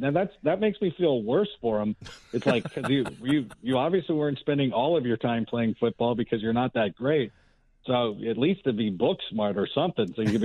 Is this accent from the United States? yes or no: yes; Schaumburg, Illinois, United States; born there; I was born in Schaumburg. My family's from Illinois.